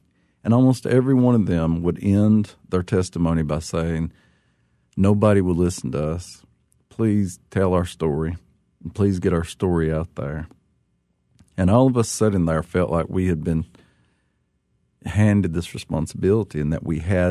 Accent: Appalachia, United States; accent: Appalachian; That's why, obviously, I kept my accent, but I never could get rid of it and didn't want to.

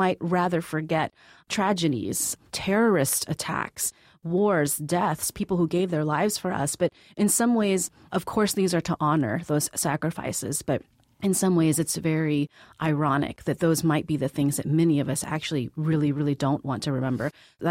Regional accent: Dallas, Texas, United States; I grew up in Dallas, Texas, which where a lot of immigrants, Cambodian immigrants, actually settled. I went to school in Pittsburgh.

